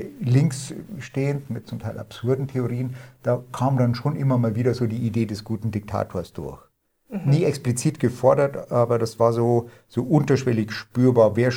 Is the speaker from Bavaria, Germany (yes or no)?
yes; Bavaria, Germany; Also ihr hört mal unschwer, wo ich herkomme, bei ihm auch, also aus dem tiefsten Bayern.